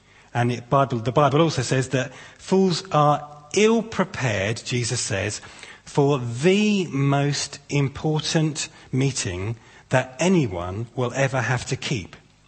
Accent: Chichester, South East England, United Kingdom; Well, it's already been said that I'm from Chichester.

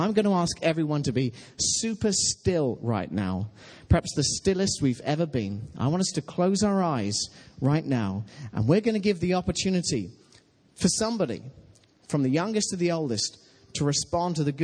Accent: Tynemouth, North East England, United Kingdom; proud of Tynmouth, my hometown, proud of Wales.

